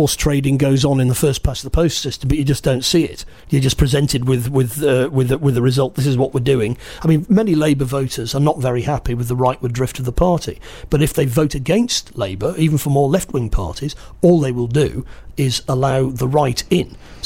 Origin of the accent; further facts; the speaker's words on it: England, United Kingdom; Because I'm English, I'm ambivalent about it